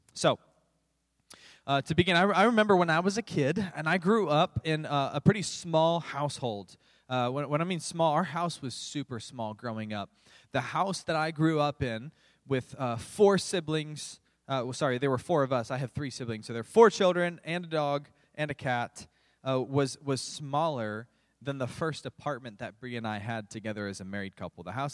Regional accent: Florida, United States; So during the summer, growing up in Florida, you could basically set your watch in the afternoons to the afternoon rain shower.

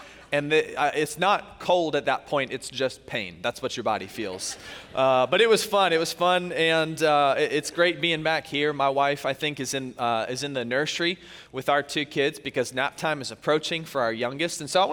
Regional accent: Tampa, Florida, United States; And this is the guy that was born and raised in Tampa, Florida, okay?

